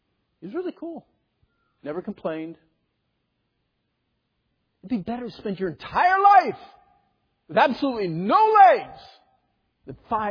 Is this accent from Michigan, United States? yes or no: no; Pennsylvania, United States; When I was a kid, I grew up in Pennsylvania, and there were a lot of coal mines